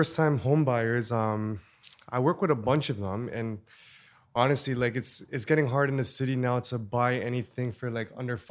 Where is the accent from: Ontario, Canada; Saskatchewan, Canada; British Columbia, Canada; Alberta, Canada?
Ontario, Canada; Scarborough; We're from Scarborough, yeah.